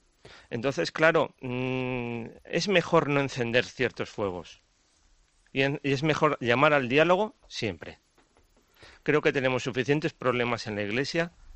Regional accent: Spain; desde mi posición como español y como católico

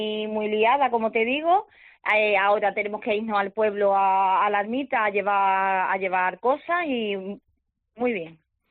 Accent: Huelva, Andalusia, Spain; Por ejemplo, yo no soy de Lepe es mi madre. ¿Sabes? Yo soy de aquí de la capital.

